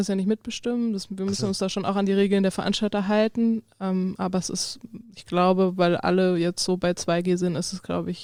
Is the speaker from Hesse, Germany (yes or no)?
yes; Darmstadt, Hesse, Germany; Ich komme ja ursprünglich aus Darmstadt bei Frankfurt